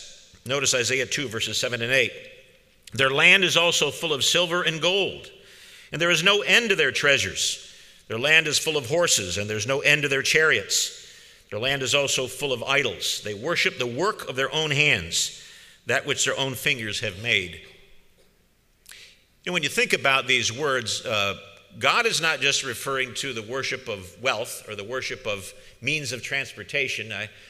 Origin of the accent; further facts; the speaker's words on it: Madison Heights, Michigan, United States; I grew up in Madison Heights, Michigan, outside of Detroit